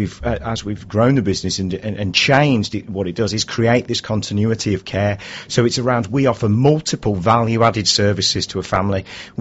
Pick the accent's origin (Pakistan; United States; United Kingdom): United Kingdom; Redditch, West Midlands; I've done my best to sort of iron it out, but no, I'm originally from Redditch in the West Midlands.